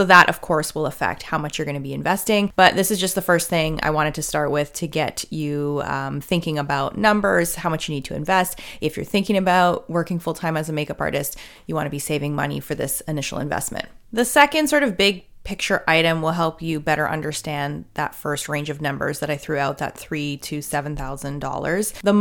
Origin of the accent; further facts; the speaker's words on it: Canada; Now, keep in mind, I'm Canadian, living in Canada